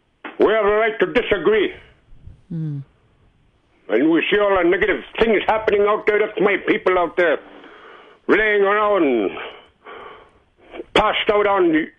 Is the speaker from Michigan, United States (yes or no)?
no; Bethel, Alaska, United States; In my family, and I've seen all around my native people. So who the hell these outsiders come to my hometown in Bethel and open up this liquor stores and dope stores?